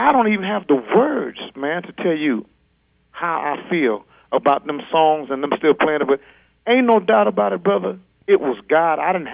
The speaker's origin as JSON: {"language": "English", "town": "Akron", "region": "Ohio", "country": "United States", "tie": "born or raised there", "said": "because he's from my hometown, Akron, Ohio"}